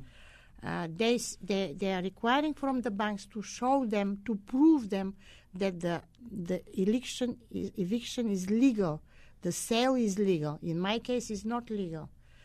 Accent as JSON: {"language": "English", "country": "Bulgaria", "tie": "born there", "second_language": "English", "said": "I was born in Bulgaria, which is in north of Greece, in southeastern Europe."}